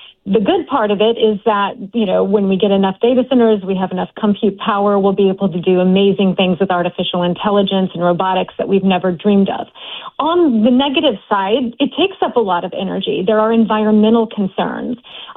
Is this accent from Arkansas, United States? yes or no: no; St. Louis, Missouri, United States; now in Washington, United States; I'm originally from St. Louis. My family lives there.